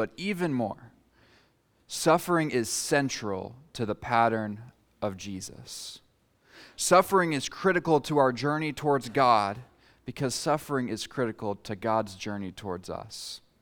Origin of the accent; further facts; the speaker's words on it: United States; 40 sounds pretty nice, but I'm American, so I'll just pretend like that's Fahrenheit.